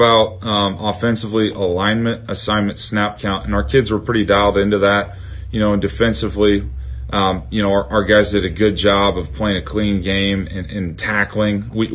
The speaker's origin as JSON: {"language": "English", "region": "Iowa", "country": "United States", "said": "You know, I'm from Iowa, so I know everything a lot about their roster"}